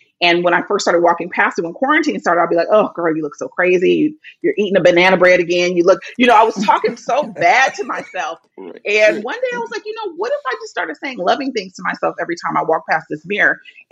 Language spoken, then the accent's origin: English; California, United States; I grew up in the Bay Area.